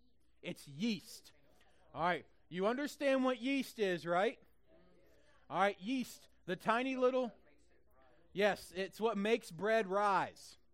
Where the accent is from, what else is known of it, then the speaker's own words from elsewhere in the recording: Midwest, United States; I'm from the Midwest, it has to be knee high by the 4th of July.